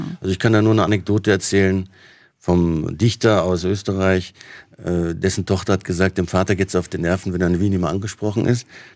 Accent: Frankfurt, Hesse, Germany; born there; Also ich bin in Frankfurt ja geboren

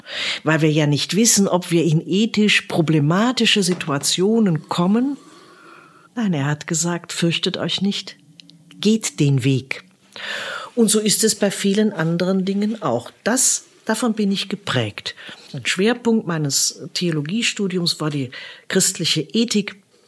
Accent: Rhineland, Germany; Und die Schwaben und die Badener sind mit mir als Rheinländerin dann ja auch ganz gut umgegangen.

